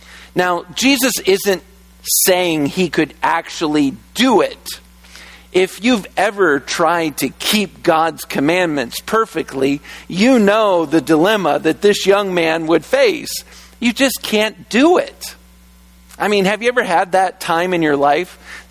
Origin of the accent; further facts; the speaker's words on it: Virginia, United States; If you grew up in church, I grew up in church in Virginia